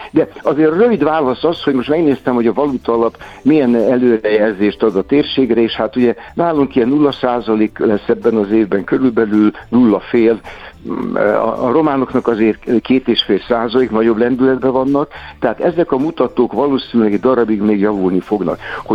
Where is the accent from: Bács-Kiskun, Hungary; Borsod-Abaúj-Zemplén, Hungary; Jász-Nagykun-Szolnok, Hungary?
Borsod-Abaúj-Zemplén, Hungary; Miskolc; Én miskolci vagyok, és az is fejlődik